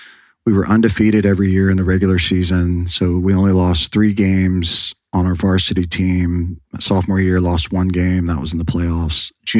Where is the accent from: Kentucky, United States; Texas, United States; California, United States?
Texas, United States; Austin; Well, I grew up in Austin, back before Austin was the Austin we know it today. It was still, I think for the most part, a college town. And grew up in Westlake in Austin.